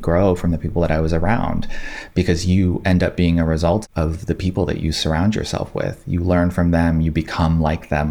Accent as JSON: {"language": "English", "town": "Santa Cruz", "region": "California", "country": "United States", "tie": "born or raised there", "said": "So I'm originally from California. I am from Santa Cruz. I was born in the mountains in 100 degree weather at home."}